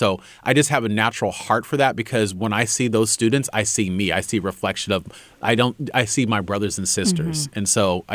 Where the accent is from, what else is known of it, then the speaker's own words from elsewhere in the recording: California, United States; also born or lived in Oakland; So my family, I was born in Oakland. My biological mother was in prison, and me and my brother immediately became wards of the court in the foster care, moved up to far northern California